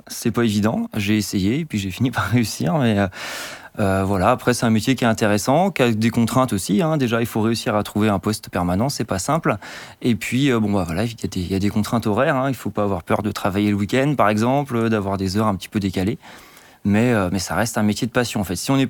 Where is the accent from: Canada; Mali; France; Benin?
France; Bécherel, Brittany; C'est là d'où je viens en fait, près de Dinan en Bretagne.